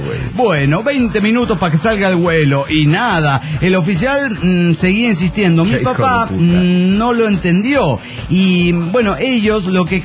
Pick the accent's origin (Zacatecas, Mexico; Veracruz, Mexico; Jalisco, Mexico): Jalisco, Mexico; Guadalajara; de Guadalajara, Jalisco.